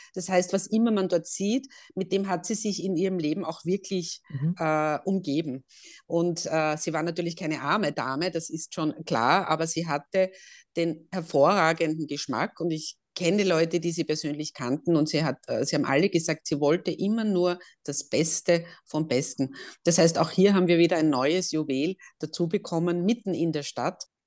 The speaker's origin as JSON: {"language": "German", "town": "Mariazell", "region": "Styria", "country": "Austria", "said": "also ich komme aus Mariazell, wo ständig die Glocken geläutet haben."}